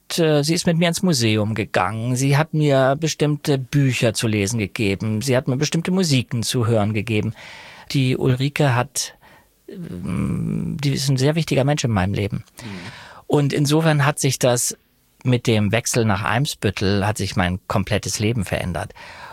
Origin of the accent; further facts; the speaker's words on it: Denmark; born there; da ich auf dänischem Grund geboren wurde, könnte ich nach 6-monatigem Aufenthalt die dänische Staatsbürgerschaft erwerben